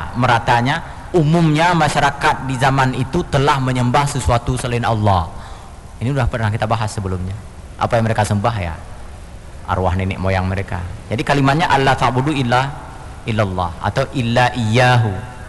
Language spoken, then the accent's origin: Indonesian; Aceh, Indonesia; kalau di kampung saya malah dibilang lagi dengan bahasa Aceh, pekahan entamong